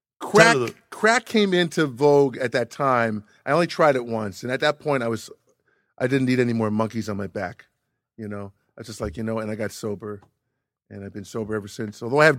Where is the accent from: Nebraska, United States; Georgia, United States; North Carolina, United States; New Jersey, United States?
New Jersey, United States; Paterson; now in Hollywood, United States; No, I'm from Northern New Jersey.